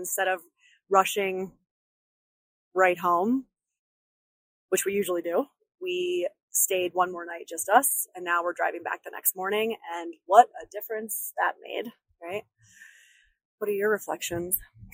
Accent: New York, United States; And thank God my New Yorker, my upstate New Yorker spidey senses kicked

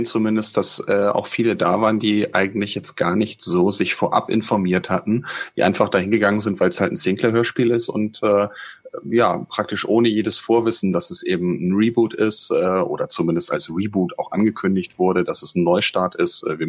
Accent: Hamburg, Germany; und das so sage ich als Hamburger.

